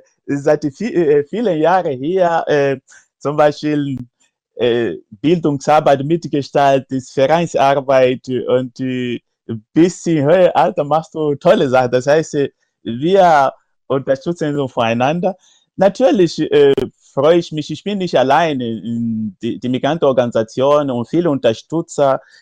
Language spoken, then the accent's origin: German; Mozambique; Ich komme tatsächlich aus Mosambik.